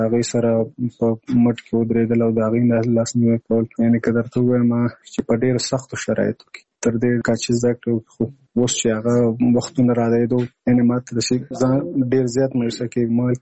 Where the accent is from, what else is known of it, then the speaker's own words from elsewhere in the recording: Nangarhar, Afghanistan; now in Kabul, Afghanistan; زموږ کور په ننګرهار کې دی، زه په کابل کې یم.